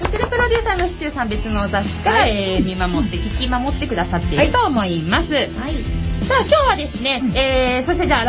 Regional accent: Kawasaki, Kanagawa, Japan; 川崎生まれ川崎育ち、

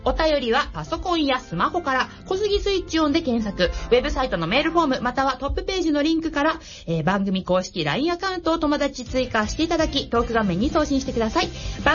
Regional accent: Kawasaki, Kanagawa, Japan; 本日の番組メインパーソナリティは川崎生まれ川崎育ち。

